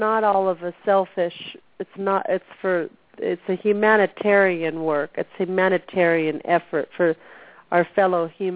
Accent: Washington, United States; I'm from Washington originally, so I was, you know, cross over there by the Tulip Fest

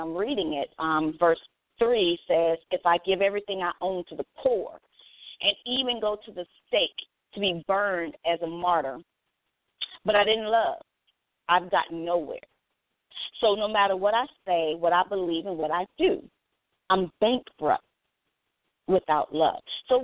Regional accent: Mississippi, United States; I'm from Mississippi. I get it in. I can get hood. I can get ghetto. I can get country.

